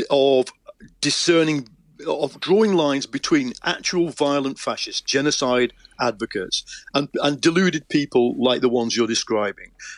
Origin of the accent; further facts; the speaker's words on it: Leigh, North West England, United Kingdom; I mean, my hometown in the northwest of England, Lee